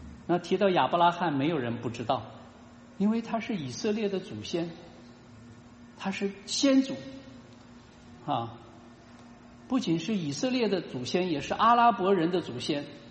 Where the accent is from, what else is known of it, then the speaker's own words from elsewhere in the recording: Qinghai, China; 我小时候生活在青海，青海的山上基本上是没有树，没有树，或者人家说青海的山上不长草